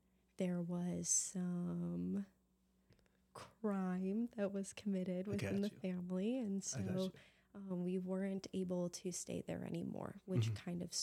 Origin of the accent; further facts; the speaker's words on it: Chicago, Illinois, United States; And we moved to Chicago. And so I grew up in Chicago from about the time I was 5 until 2018. I was like 22, okay.